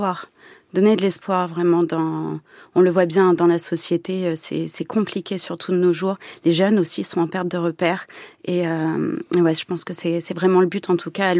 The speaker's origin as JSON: {"language": "French", "region": "Normandy", "country": "France", "said": "Alors moi, je viens de Normandie, dans ce beau pays qu'est la Normandie."}